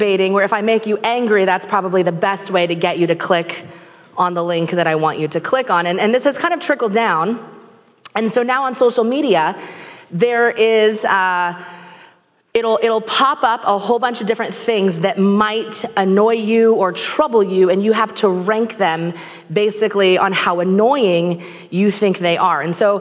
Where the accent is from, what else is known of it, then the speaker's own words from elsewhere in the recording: Washington, United States; I'm from Washington. I would call myself a Washingtonian, but I've spent a lot of my time over in Eastern Washington, where we don't do this.